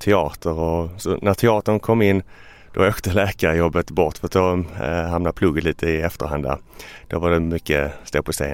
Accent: Ystad, Skåne, Sweden; Jag är från Ystad, ligger längst ner.

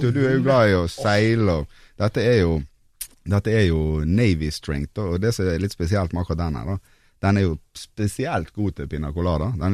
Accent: Bergen, Vestland, Norway; now in Oslo, Norway; jeg er jo fra Bergen som det er, men jeg bor jo faktisk her i Oslo, pendler Bergen for å lage sprit.

